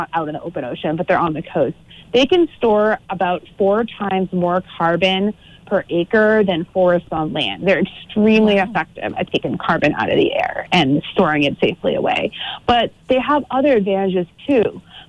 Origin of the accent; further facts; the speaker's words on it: New England, United States; I still remember when I'm from New England, and I remember when there was a Rhode Island and Massachusetts, a thriving lobster fishery